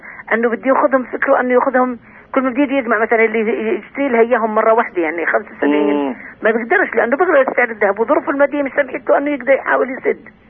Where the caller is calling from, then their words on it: Hebron, West Bank, Palestine; من الخليل.